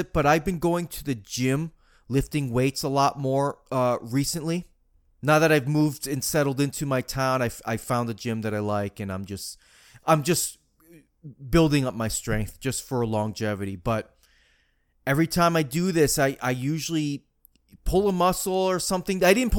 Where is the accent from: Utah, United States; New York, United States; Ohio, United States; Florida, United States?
Florida, United States; Marianna; that Z-Kuro Academy in Mariana, Florida, my hometown. It's beautiful up here, by the way.